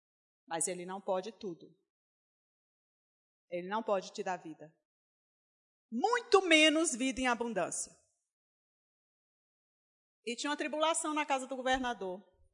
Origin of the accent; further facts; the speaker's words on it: Bahia, Brazil; accent: Bahian; Tenho sotaque de baiano, mas não sou baiana